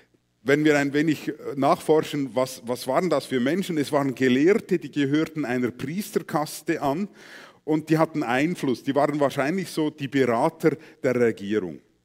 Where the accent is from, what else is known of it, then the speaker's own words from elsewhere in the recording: Aargau, Switzerland; also born or lived in Mexico; Wir sind dann in die Schweiz zurückgekehrt, in ein kleines Bauerndorf im Kanton Aargau. Und in einem kleinen Bauerndorf bist du als mexikanisch Geborener ein Exot.